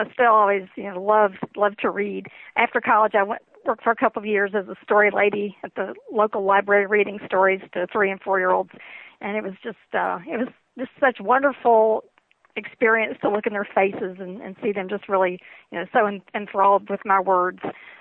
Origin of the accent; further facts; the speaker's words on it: North Carolina, United States; And I come from Southern Appalachia. I grew up in North Carolina.